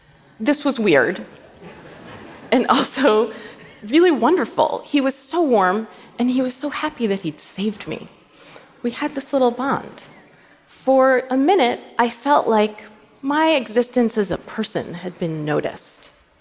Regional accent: New York, United States; which I'm a New Yorker, so that means I was actually standing in the street on the storm drain

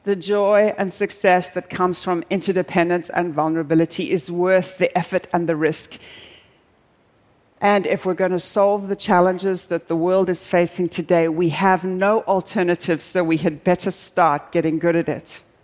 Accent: South Africa; I'm originally South African

